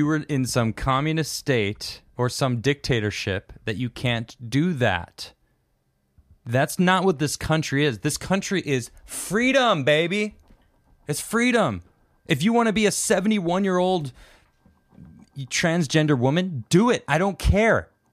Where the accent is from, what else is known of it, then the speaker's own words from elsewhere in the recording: United States; I'm realistic, okay? I'm American.